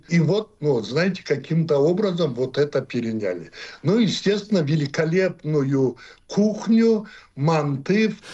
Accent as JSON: {"language": "Russian", "region": "North Caucasus", "country": "Russia", "said": "мы, кавказцы, у нас не было обращения друг к другу на «вы»"}